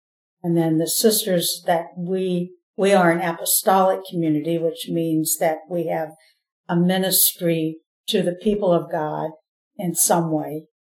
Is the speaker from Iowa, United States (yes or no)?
yes; Dubuque, Iowa, United States; born or raised there; also born or lived in Keokuk